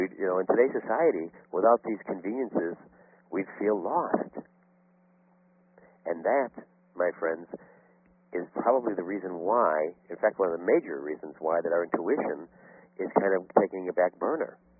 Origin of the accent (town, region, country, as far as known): Chicago, Illinois, United States; born or raised there